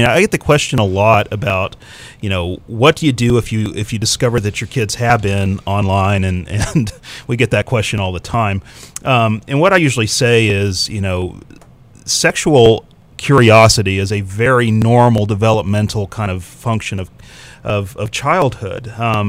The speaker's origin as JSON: {"language": "English", "town": "Lubbock", "region": "Texas", "country": "United States", "tie": "born or raised there", "said": "I grew up in Lubbock, Texas"}